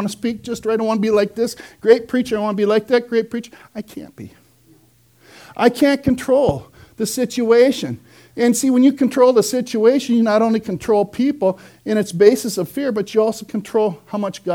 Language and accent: English; Hinckley, Minnesota, United States; I'm from Hinckley, Minnesota